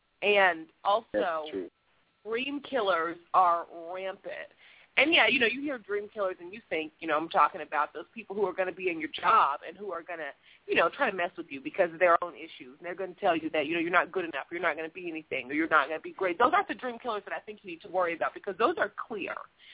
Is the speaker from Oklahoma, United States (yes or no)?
yes; Muskogee, Oklahoma, United States; now in Memphis, United States; Hey, yeah, I'm from Muskogee, just like you. Grew up in small town Muskogee. We thought it was not so small though, but right outside of Tulsa, Oklahoma, and live in Memphis, Tennessee now